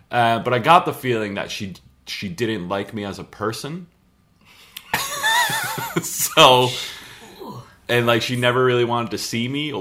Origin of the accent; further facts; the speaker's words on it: United States; now in London, United Kingdom; I think being here in London as an American is just a fool's errand in a way.